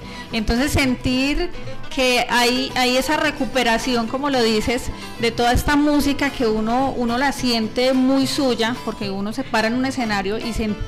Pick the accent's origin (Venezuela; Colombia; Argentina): Colombia; nos identifica como colombianos y nos identifica como una cultura real